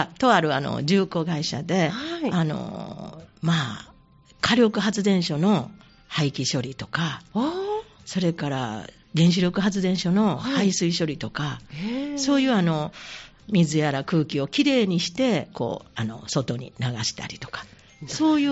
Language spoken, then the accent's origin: Japanese; Kadoma, Osaka, Japan; born there; 私は大阪の門真市北河内郡の河内の生まれです。